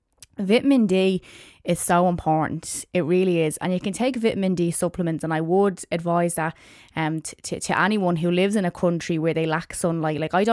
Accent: Ireland; as an Irish person and, you know, someone who lives in a country where there's such a lack of sunlight in the winter time

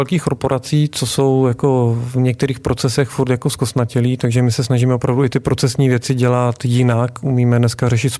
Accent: Šumava, Czechia; tak možná jsem původem ze Šumavy

